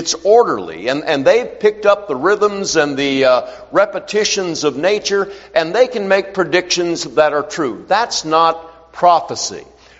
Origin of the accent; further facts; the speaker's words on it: Illinois, United States; I'm from Illinois. I've not preached down in this part of the country too much, but a little bit.